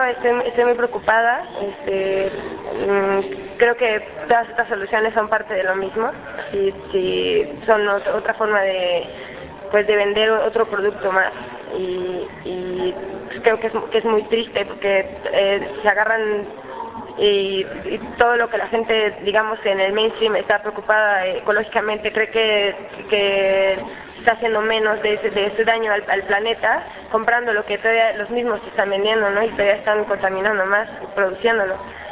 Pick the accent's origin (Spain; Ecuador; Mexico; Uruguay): Mexico; Mexico City; de la Ciudad de México.